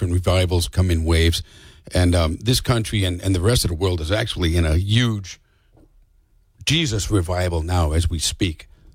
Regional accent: New Bedford, Massachusetts, United States; I remember as a kid growing up in New Bedford as one of nine children in the North End

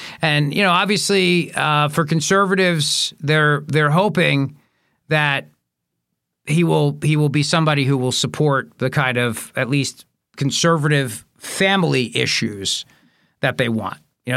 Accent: United States; I'm an American. I love my country. I love the idea of an American pope because it's, you know, maybe I'm just because I'm an American.

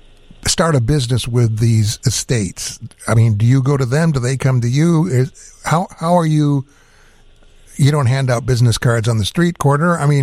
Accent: Detroit, Michigan, United States; Man, I love … They're from my hometown.

